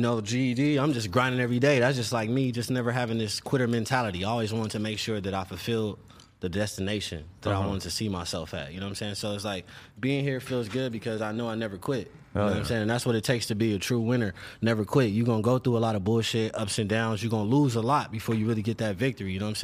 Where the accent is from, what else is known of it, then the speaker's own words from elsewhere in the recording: Los Angeles, California, United States; Yeah, but I'm from South Central LA, man. I went to Crenshaw High School.